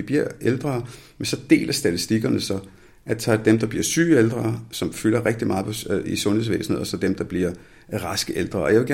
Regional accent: India; now in Denmark; fordi jeg er fra Indien af, ikke?

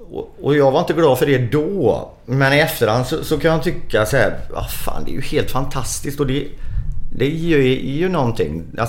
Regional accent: Sweden; har det med att göra att vi är svenskar

